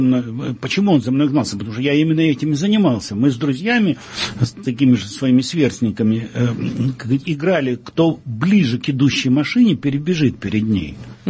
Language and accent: Russian; Odesa, Odesa Oblast, Ukraine; born there; Да, я родился в Одессе.